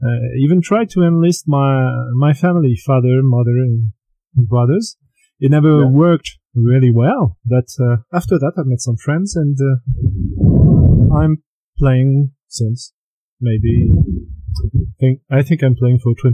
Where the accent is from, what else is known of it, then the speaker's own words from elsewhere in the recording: Paris, Île-de-France, France; I'm from Paris, actually, and I'm living here.